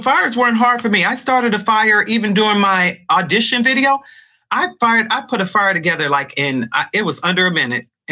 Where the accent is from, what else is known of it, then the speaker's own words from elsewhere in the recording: Los Angeles, California, United States; I'm coming up from South Central L.A., trust me, I see you coming before you get here.